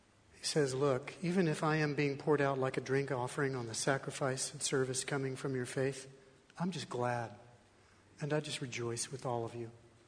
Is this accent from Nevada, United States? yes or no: no; Colorado, United States; You should hear me talk about this church when I'm in my hometown in Colorado.